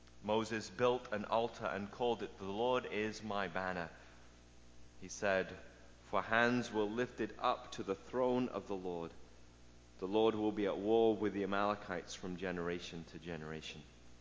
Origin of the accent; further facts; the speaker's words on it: Manchester, North West England, United Kingdom; now in Brooks, Canada; I'm British, born and raised in Manchester, England, but have lived here in Canada for the last 17 years or so, and the last five in Brooks, Alberta, which is 2 hours southeast of Calgary on the Trans-Canada Highway, in the middle of the prairies.